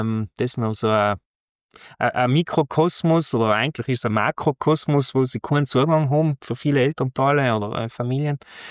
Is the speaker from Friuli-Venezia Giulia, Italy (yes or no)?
no; Trentino-Alto Adige, Italy; Da sind wir Südtiroler oft ein bisschen